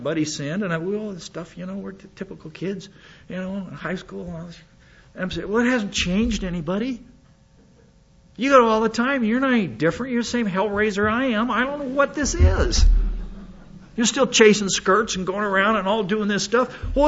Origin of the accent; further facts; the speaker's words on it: Hot Springs, South Dakota, United States; moved away; So God drugged me off to St. Louis, Missouri. Against my will. That was really against my will. Did it at Christmas too. That even made it worse. All my friends were back in Hot Springs, South Dakota, population 5,000.